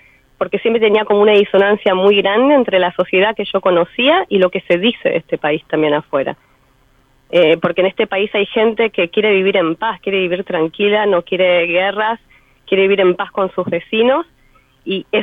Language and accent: Spanish; Argentina; now in Israel; Porque yo soy artista argentina israelí, soy también y también, digo siempre.